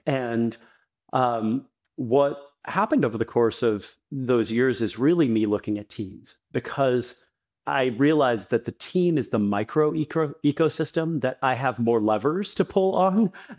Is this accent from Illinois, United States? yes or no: yes; Chicago, Illinois, United States; My parents are immigrants from India, and I grew up in Chicago. The place they could afford to buy a house was a very underserved community at the northern edge of the city.